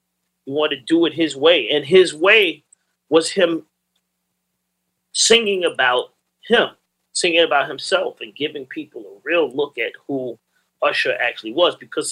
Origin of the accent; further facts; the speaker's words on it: the South, United States; I was like, I'm from the South.